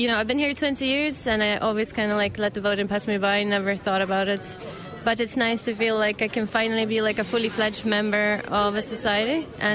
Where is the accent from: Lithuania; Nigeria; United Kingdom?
Lithuania; also born or lived in Russia; I was born in Russia, raised in Lithuania, so I grew up in Lithuania.